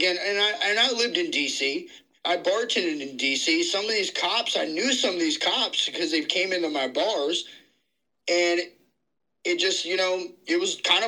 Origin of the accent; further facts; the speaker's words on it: District of Columbia, United States; moved away as an adult; also born or lived in California; Yeah, I mean, I grew up on the East Coast, mostly in, like, the D.C. area.